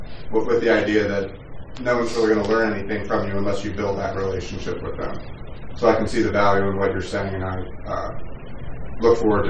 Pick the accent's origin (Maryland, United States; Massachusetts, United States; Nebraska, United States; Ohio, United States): Maryland, United States; I'm here with my wife, Bree. We're from Maryland.